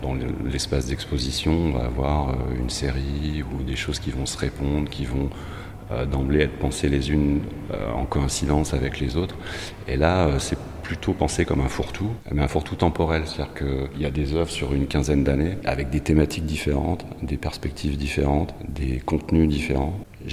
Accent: Nantes, Pays de la Loire, France; J'habite Cholet et je suis originaire de la région où je suis né à Nantes il y a 48 ans de ça.

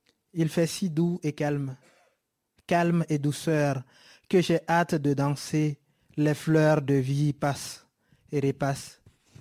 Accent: Conakry, Guinea; born there; Je suis né à Conakry en 2001.

